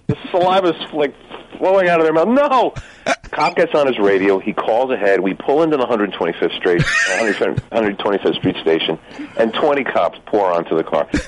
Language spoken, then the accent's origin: English; Leonia, New Jersey, United States; You know, I grew up in Leonia, New Jersey, and suddenly I'm going to school on the Upper West Side of Manhattan.